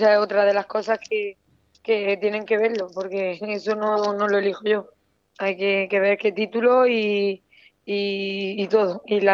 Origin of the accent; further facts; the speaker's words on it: Puerto Lumbreras, Region of Murcia, Spain; lo vamos a intentar traerlo aquí, claro, en mi pueblo, en mi gente y en mi pabellón.